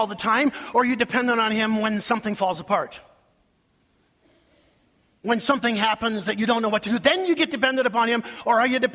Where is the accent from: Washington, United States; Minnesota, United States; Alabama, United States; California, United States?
Minnesota, United States; Rochester; Donna, as kids, we grew up in the Assembly of God Church in Rochester, Minnesota.